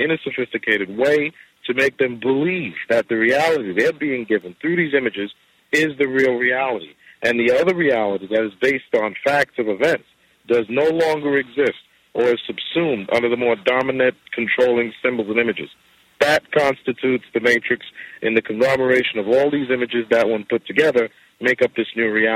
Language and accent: English; New York, United States; from South of New York.